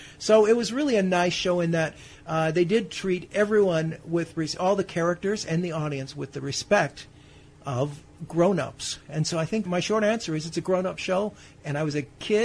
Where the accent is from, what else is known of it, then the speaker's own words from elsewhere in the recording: Chicago, Illinois, United States; When I grew up in Chicago, and the show was never off the air.